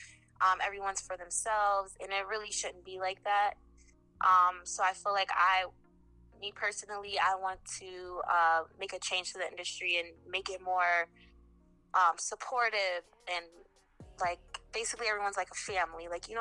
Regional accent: Bridgeport, Connecticut, United States; Hey everyone … I am from Bridgeport, Connecticut.

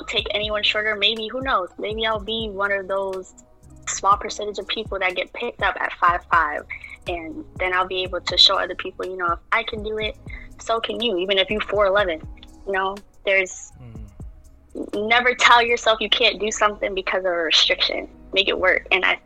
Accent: Bridgeport, Connecticut, United States; now in United Kingdom; I'm from Bridgeport, born and raised, but I go to school out here in Britain for college. I'm in my last year.

